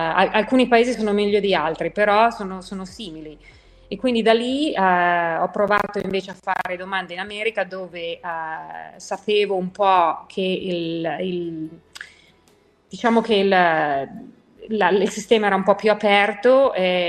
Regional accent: Voghera, Lombardy, Italy; sono cresciuta vicino a Pavia, in una cittadina abbastanza piccola, Voghera, e facevo la pendolare per 5 anni tra Pavia e Voghera

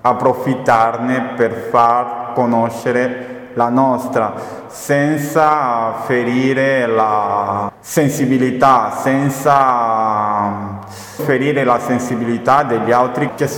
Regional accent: Angola; now in Italy; Non è che non mi trovi bene nel mio paese di provenienza, Angola

